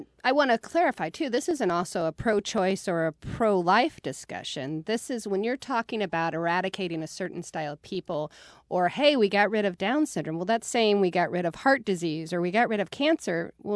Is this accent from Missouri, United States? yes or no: yes; Missouri, United States; And he said, "So where are you from?" And I explained, you know, Missouri.